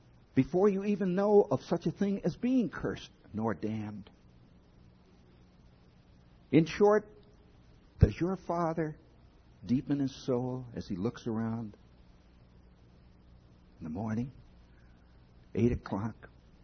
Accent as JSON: {"language": "English", "region": "Indiana", "country": "United States", "said": "And then I have to admit that I come from the Midwestern equivalent of New Jersey. Indiana makes New Jersey look like Palm Beach."}